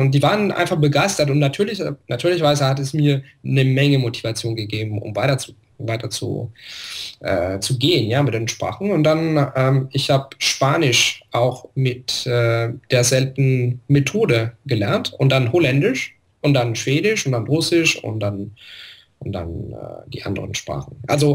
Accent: Italy; die sind Italiener, ich bin auch Italiener

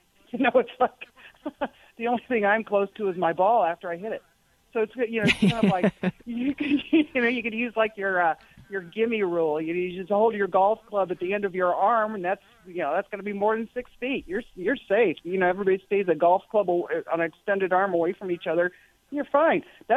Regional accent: Iowa, United States; Yeah, I mean, I grew up in Iowa. You find simple ways to entertain yourself, right?

